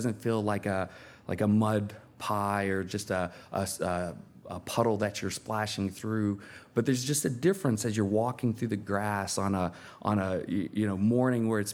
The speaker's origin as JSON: {"language": "English", "region": "Tennessee", "country": "United States", "tie": "born or raised there", "said": "growing up in Tennessee and we would have very hot summers"}